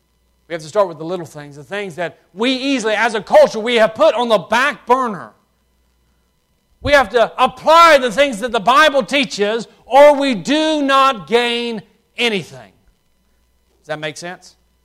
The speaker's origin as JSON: {"language": "English", "region": "Alabama", "country": "United States", "tie": "born or raised there", "said": "I was raised in South Alabama and went to preaching school."}